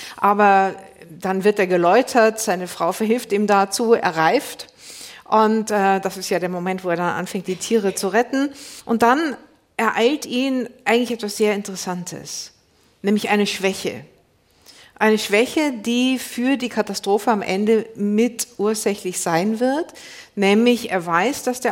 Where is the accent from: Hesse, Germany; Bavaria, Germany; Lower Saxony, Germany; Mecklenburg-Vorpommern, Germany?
Bavaria, Germany; Ich bin ja in Bayern aufgewachsen